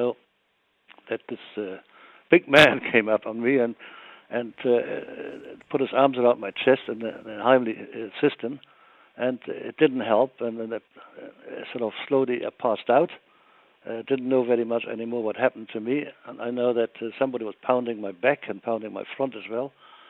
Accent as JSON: {"language": "English", "country": "South Africa", "said": "we're from South Africa, but I'm German, but descent, my wife's Norwegian."}